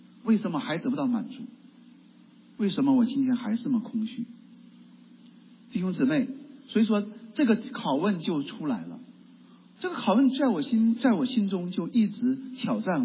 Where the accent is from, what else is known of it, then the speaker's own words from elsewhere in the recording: China; 我们从中国来，你上网上看，你看微信上看